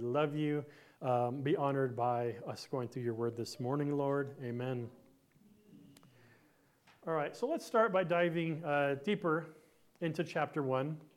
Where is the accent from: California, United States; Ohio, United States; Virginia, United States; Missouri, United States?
California, United States; Hollywood; born there; I was born in Hollywood.